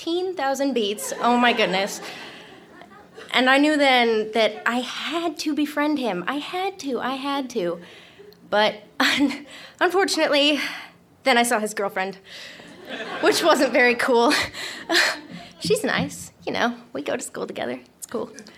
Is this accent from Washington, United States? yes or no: yes; Seattle, Washington, United States; And I'm not from Boise, I'm from Seattle.